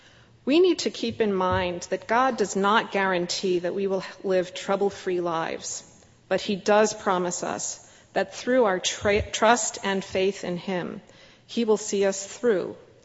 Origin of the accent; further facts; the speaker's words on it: Teaneck, New Jersey, United States; returned to Teaneck, where I grew up, and lived with my parents after graduating. I came back to my hometown